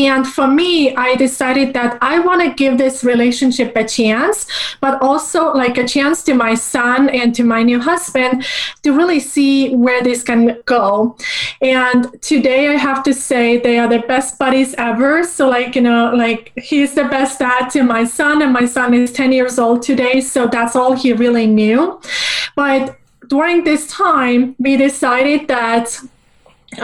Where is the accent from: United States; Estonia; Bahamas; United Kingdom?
Estonia; also born or lived in Soviet Union; So I was born in Soviet Union, but I grew up in the Republic of Estonia in Northern Europe, so which is a very tiny country.